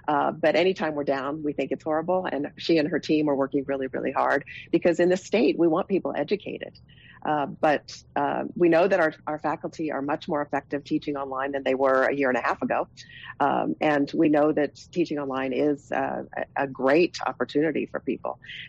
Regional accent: Seattle, Washington, United States; now in Las Cruces, United States; You know, I said earlier, you know, I came from Seattle.

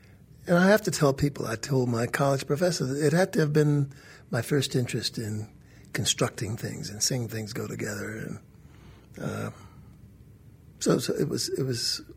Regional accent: Charleston, South Carolina, United States; But I grew up in Charleston.

